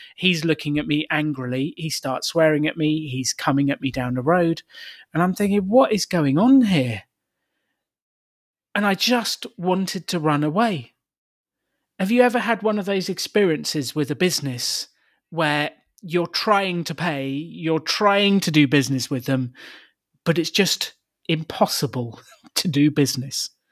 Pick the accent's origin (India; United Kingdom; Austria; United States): United Kingdom; And I'm very British.